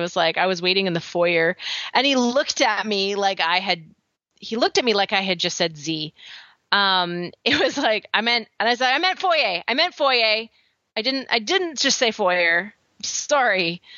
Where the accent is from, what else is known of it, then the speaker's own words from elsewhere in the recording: Canada; accent: Canadian; We'll go home for the summer again. That'll refresh in my Canadian accent for a couple months.